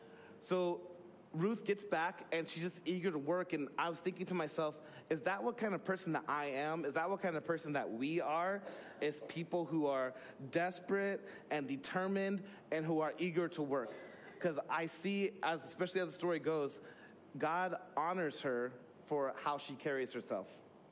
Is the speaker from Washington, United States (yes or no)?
yes; Tacoma, Washington, United States; I grew up on the east side of Tacoma, and it was a little rough.